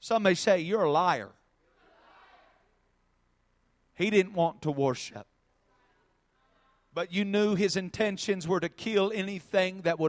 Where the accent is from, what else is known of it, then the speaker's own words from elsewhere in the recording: Iowa, United States; That's a little bit of Iowanese. I'm from Iowa, so that's how we talk.